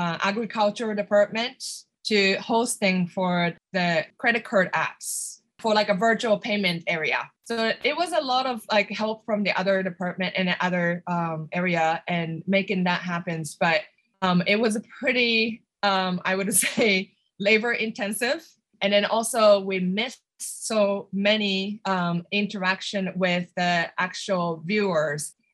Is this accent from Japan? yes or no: yes; Japan; English is a second language; moved away as an adult; now in United States; But my passion of the jewelry making and metalsmithing started when I came from Japan to the United States as an international student.